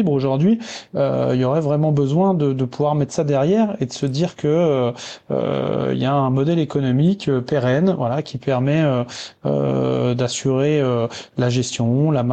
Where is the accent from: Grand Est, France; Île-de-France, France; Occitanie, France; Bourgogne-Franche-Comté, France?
Bourgogne-Franche-Comté, France; même si je suis jurassien